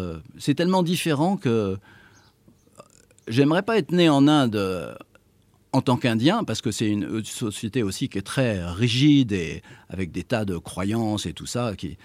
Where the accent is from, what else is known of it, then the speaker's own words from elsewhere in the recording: France; now in India; du fait d'être français et d'être né dans une autre culture